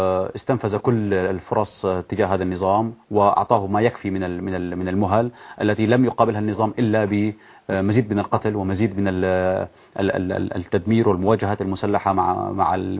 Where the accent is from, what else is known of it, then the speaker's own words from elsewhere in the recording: Syria; نحن كسوريين